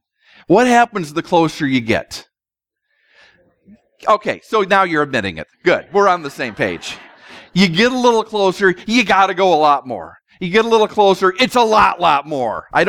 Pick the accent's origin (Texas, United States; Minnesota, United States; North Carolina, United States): Minnesota, United States; Growing up in Minnesota, my family had a fishing cabin up north that my grandfather built.